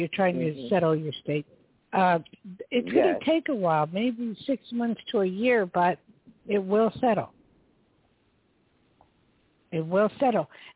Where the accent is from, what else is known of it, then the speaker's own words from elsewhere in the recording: New Jersey, United States; Jersey girl.